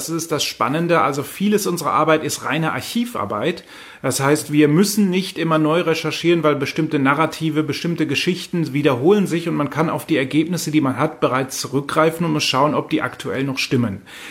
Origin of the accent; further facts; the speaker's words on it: Germany; Gerade als Deutscher dazwischen, der beides mitkriegt, lernt man sehr schnell auf einmal, dass viele Dinge, die wir in Deutschland als toll erachten, dann gar nicht toll sind